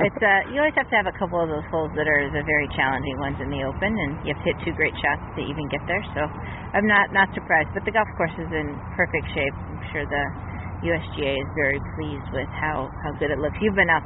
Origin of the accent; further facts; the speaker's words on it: Sacramento, California, United States; one in my hometown of Sacramento